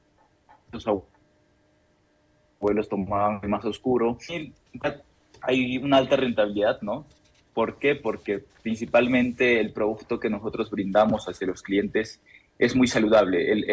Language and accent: Spanish; La Convención, Cusco, Peru; Por ejemplo, en la provincia de la Convención de donde yo soy, les puedo comentar un poquito la experiencia.